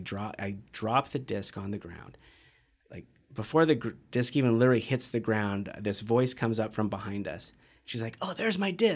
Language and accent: English; Bend, Oregon, United States; I grew up skiing in Bend